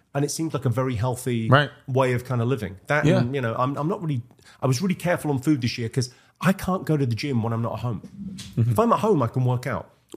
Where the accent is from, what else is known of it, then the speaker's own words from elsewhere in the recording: Ireland; now in London, United Kingdom; I'm Irish, so we came over in the 1970s.